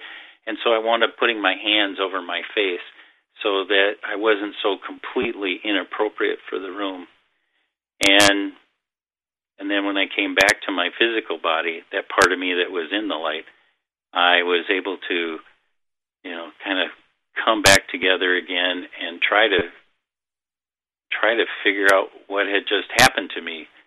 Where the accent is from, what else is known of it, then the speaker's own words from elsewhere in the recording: Minnesota, United States; I grew up in a small town in Minnesota, and I grew up in the Presbyterian tradition